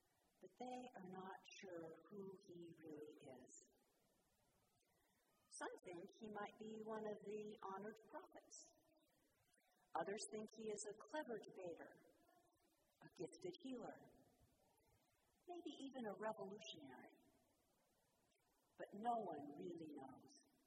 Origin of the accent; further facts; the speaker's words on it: San Diego, California, United States; As a little girl growing up in San Diego, I managed one day to capture a caterpillar.